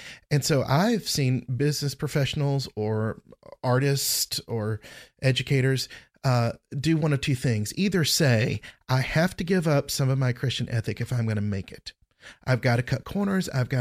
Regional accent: Georgia, United States; I'm from Georgia, and I think about that red Georgia clay, and it's so firm and hard.

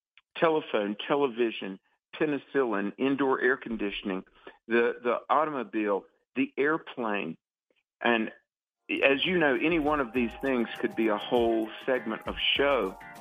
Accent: North Carolina, United States; You know, down in my home state of North Carolina, you can go to the Outer Banks.

